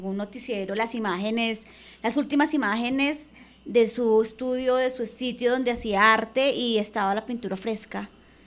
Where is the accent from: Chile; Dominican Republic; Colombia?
Colombia; para uno sentirse orgulloso como colombiano por este gran artista